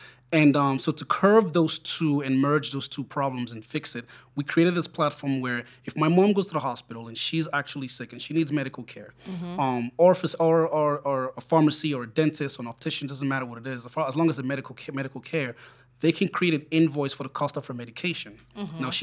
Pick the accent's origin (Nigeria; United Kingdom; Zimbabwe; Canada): Nigeria; now in Los Angeles, United States; Okay, well, I was born and raised in Nigeria, and I moved to the States in 2004.